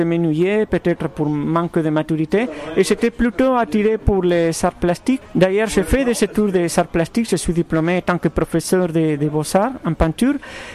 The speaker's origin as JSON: {"language": "French", "region": "Buenos Aires", "country": "Argentina", "tie": "born or raised there", "also_born_or_lived": "Lisbon", "second_language": "French", "moved": "yes", "lives_now": "France", "said": "je suis né à Lisbonne. Mais j'ai rien de portugais, ma famille habite au Buenos Aires et j'ai grandi à Buenos Aires. Et je suis en France depuis l'année 97."}